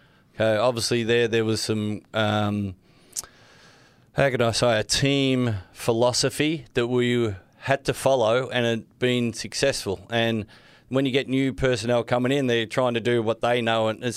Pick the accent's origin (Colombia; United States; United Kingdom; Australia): Australia; Victoria; I grew up in Victoria